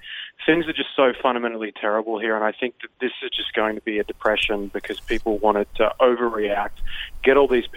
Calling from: Poland; I'm calling from Poland.

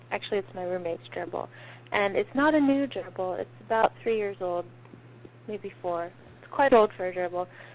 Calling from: Houston, Texas, United States; I'm calling from

